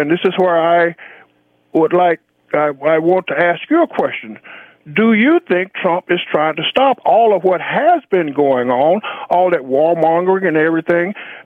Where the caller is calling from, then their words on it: Washington, District of Columbia, United States; I'm calling from Washington, D.C.